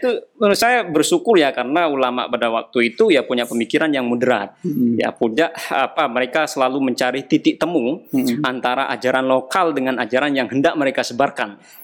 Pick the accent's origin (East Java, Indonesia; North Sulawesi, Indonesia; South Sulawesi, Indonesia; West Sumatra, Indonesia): East Java, Indonesia; Situbondo; kok kayanya Situbondo gitu. Kayanya kampung halaman saya.